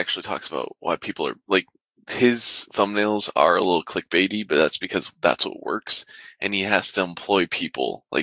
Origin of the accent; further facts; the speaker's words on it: Michigan, United States; But I grew up in Michigan, so.